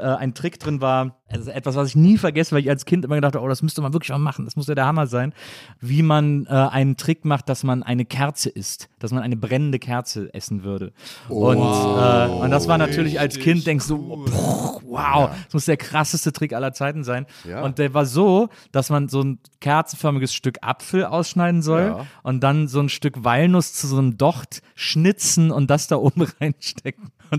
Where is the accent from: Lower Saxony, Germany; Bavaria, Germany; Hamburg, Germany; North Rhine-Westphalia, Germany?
North Rhine-Westphalia, Germany; Cologne; ich komme ja aus Köln und da gab es damals einen Laden, der hieß Zauberkönig.